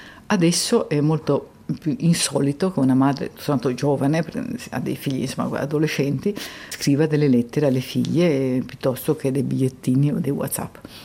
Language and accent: Italian; Trieste, Friuli-Venezia Giulia, Italy; sono cresciuta a Trieste, dove il vento veramente soffia dove vuole